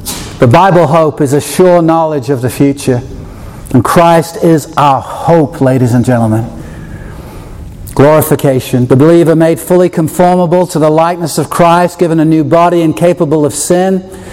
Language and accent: English; England, United Kingdom; moved away; Growing up in England